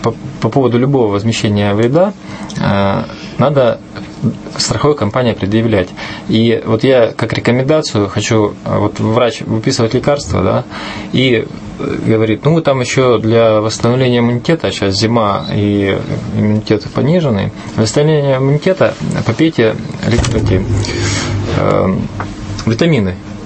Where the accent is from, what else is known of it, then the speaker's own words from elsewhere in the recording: Kotlas, Arkhangelsk Oblast, Russia; в городе Котласе, откуда я родом